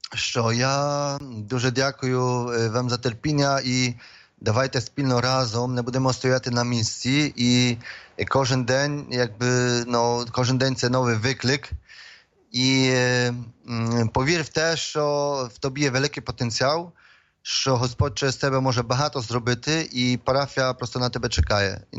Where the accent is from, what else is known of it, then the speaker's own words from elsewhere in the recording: Poland; я, наприклад, родом з Польщі